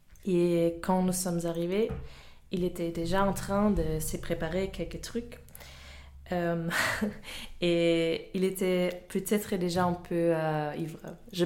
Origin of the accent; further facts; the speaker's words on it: Germany; now in Brussels, Belgium; Je viens d'Allemagne et je suis à Bruxelles depuis septembre. Je suis venue ici pour faire une Erasmus.